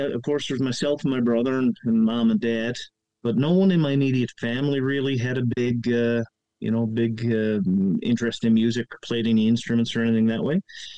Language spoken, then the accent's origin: English; Torbay, Newfoundland and Labrador, Canada; moved away as an adult; I'm originally from Torbay, and, you know, grew up in Torbay. And we moved, myself, my wife, and two kids, we moved to Alberta back in 2012.